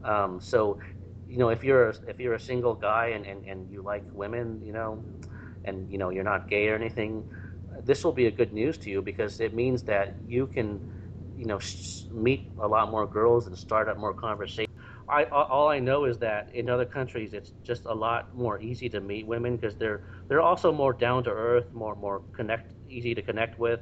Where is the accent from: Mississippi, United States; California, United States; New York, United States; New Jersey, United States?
California, United States; Fremont; But that was the case in my experience when I grew up in Fremont, California.